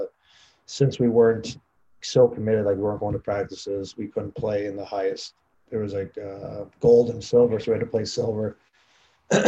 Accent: South Carolina, United States; I'm from South Carolina originally. So I'd spend my summers down there.

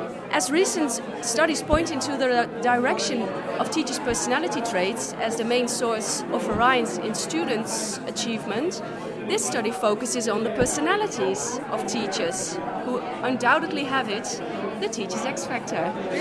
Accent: Netherlands; I'm from the Netherlands, and I'm a PhD student.

